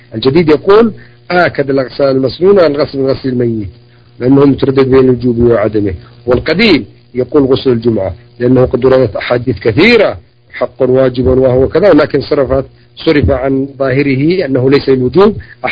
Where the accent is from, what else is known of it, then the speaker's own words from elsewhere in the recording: Yemen; وإنما الحمام البخاري عندنا في اليمن